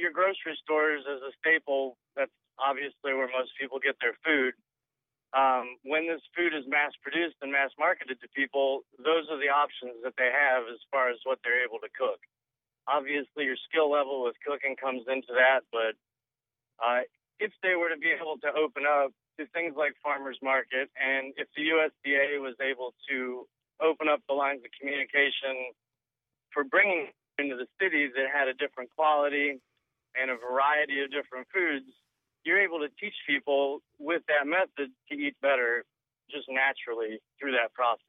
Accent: Oregon, United States; now in Columbus, United States; I came to Columbus from Oregon.

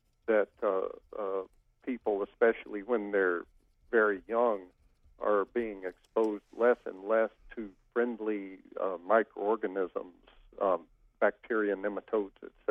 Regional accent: Georgia, United States; I grew up in Georgia, and Atlanta has always had some of the worst traffic anywhere.

